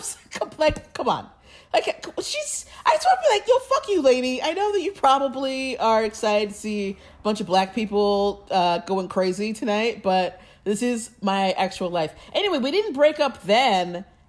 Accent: United States; Because, mind you, I'm American.

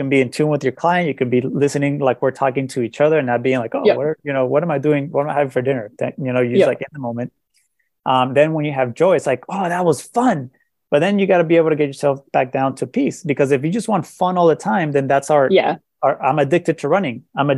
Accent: Colombia; I grew up in Colombia, South America, wonderful place. Everybody's so nice. But culturally, at least what I experienced, you know, is that I grew up Catholic, going to Catholic school.

